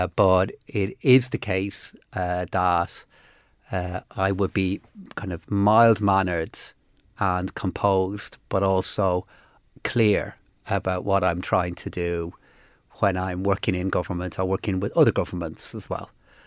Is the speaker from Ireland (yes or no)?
yes; Blanchardstown, Leinster, Ireland; I grew up in Blanchardstown and live in Phibsborough now, which I have now for many, many years. Went to my primary school in Blanchardstown and then went to a brilliant secondary school called St. Declan's there in the Neffin Road in Cabra.